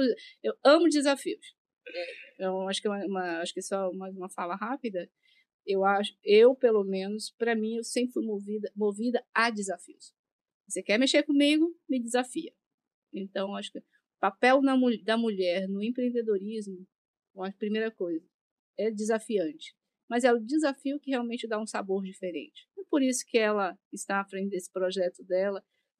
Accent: Paraná, Brazil; now in Belém, Brazil; Sou do Paraná, moro alguns anos em Belém

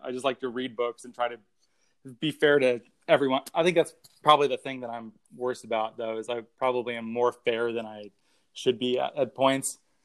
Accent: United States; So me being an American is clearly on display here, Tom.

